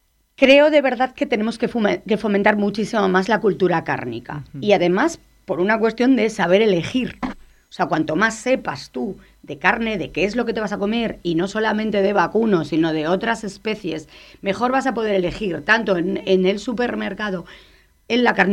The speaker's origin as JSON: {"language": "Spanish", "country": "Spain", "said": "Y más siendo española."}